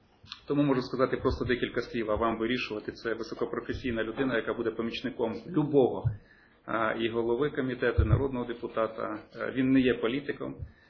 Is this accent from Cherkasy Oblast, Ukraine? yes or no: no; Chernihiv Oblast, Ukraine; Так як я з Чернігівської області